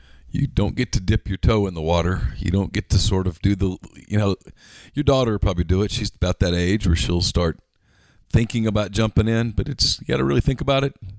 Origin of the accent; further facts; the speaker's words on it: Ruston, Louisiana, United States; I grew up in Ruston, Louisiana.